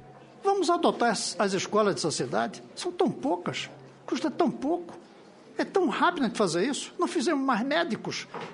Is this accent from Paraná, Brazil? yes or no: no; Pernambuco, Brazil; Não sou tão modesto assim, como pernambucano.